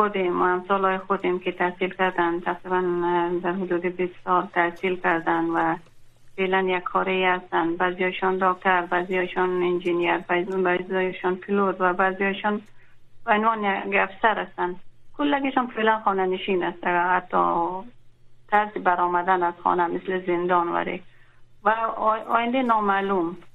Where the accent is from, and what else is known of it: Afghanistan